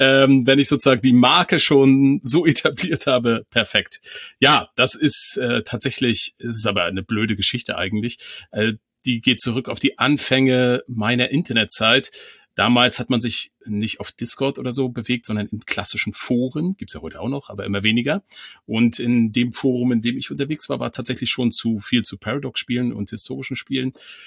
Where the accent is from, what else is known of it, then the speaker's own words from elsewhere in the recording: Mecklenburg-Vorpommern, Germany; ich komme ja aus Mecklenburg